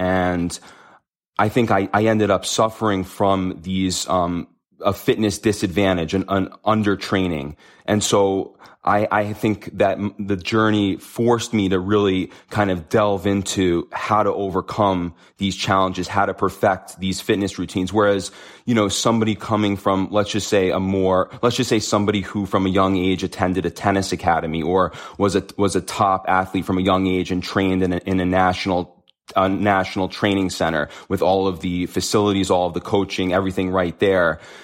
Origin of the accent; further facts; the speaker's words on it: New York City, New York, United States; So I grew up in New York City, which is a place that I don't think you see many high-level athletes come out